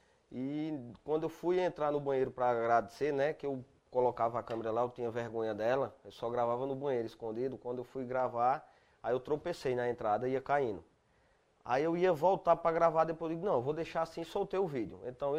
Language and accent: Portuguese; Taquaritinga, São Paulo, Brazil; Minha idade é 34 anos. Sou de natural de Taquaritinga.